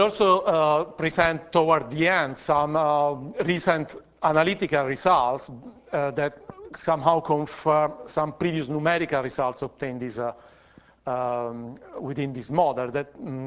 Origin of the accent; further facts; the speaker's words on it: Pescara, Abruzzo, Italy; English is a second language; I'm advertising here a nice bridge in my hometown, in Pescara